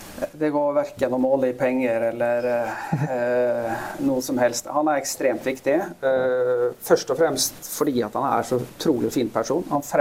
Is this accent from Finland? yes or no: no; Ålesund, Møre og Romsdal, Norway; Swedish is a second language; moved away as an adult; also born or lived in Trondheim; jag kommer då från Ålesund som är en kystby i Ålesund i Norge menar jag. Så jag ligger mellan Bergen och Trondheim. Pittelite sted med 50 000 innbyggare.